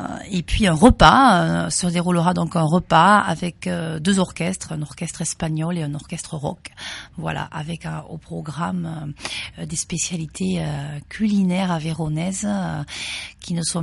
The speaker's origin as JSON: {"language": "French", "town": "Bozouls", "region": "Occitanie", "country": "France", "tie": "born or raised there", "said": "je suis originaire de Bozoul. Je suis native de Bozoul."}